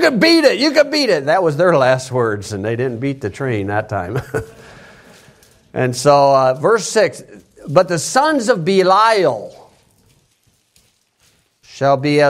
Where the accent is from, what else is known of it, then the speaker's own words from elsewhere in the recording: United States; Okay, but I read English. I can't read anything else. I'm an American. I only know one language.